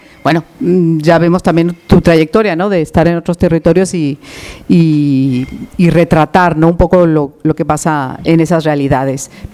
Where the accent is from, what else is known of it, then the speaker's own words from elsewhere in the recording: Mexico; moved away; Es mi país, yo soy mexicana, llevo aquí 18 años